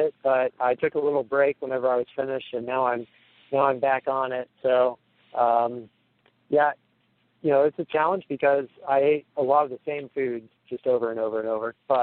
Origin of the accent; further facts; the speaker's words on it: Missouri, United States; I grew up in Missouri, a Kansas City fan.